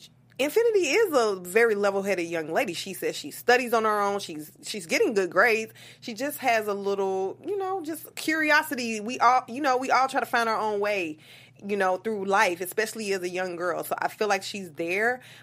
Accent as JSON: {"language": "English", "town": "Memphis", "region": "Tennessee", "country": "United States", "said": "I'm from Memphis, too."}